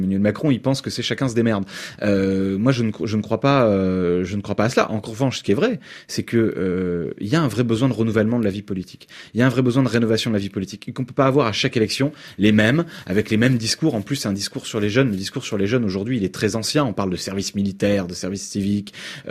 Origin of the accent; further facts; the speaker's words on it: Hauts-de-France, France; je viens des Hauts-de-France, moi. J'ai voté aux élections régionales.